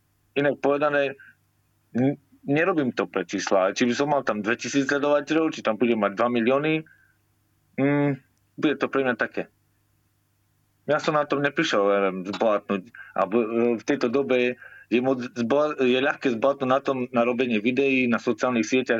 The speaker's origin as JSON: {"language": "Slovak", "town": "Košice", "region": "Košice Region", "country": "Slovakia", "lives_now": "London, United Kingdom", "said": "No tak u nás v Košiciach sídlisko nad jazerom, mám tam pravidelné miesta. Ale keďže som teraz momentálne v Londýne"}